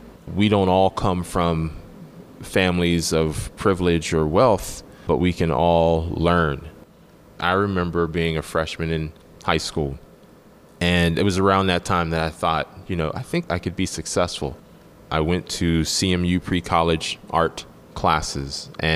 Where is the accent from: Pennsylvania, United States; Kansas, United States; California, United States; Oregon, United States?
Pennsylvania, United States; Braddock; that was the best part of growing up in Braddock, was getting to run around and act a fool. I grew up in a single mother household, grew up in the projects.